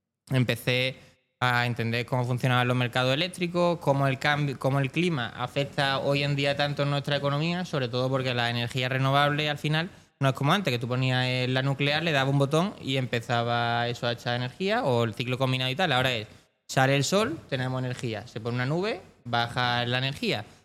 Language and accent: Spanish; Málaga, Andalusia, Spain; yo soy malagueño y yo estudié Administración de Empresas.